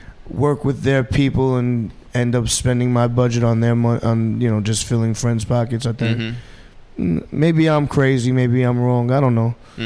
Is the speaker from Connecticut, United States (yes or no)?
no; New York, United States; You know, growing up in New York, you just, you know, a little bit of Indian words.